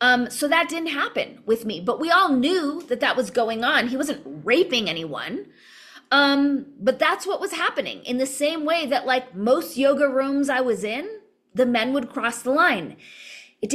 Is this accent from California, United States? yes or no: yes; California, United States; because I'm so open, born and raised in California, being wired the way I'm wired